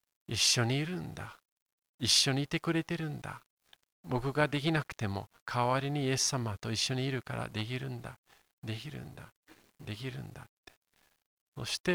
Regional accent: Yokohama, Kanagawa, Japan; 私が横浜育ちなんですけれども、私生まれ育てられた家は山手にあるんですね。

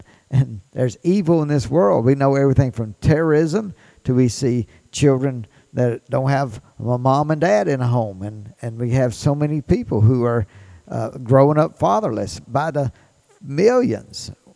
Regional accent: Chalybeate, Mississippi, United States; born there; Last week, I went to my hometown, the first hometown I ever had. The first 3 years of my life, I lived in a town called Cleblett.

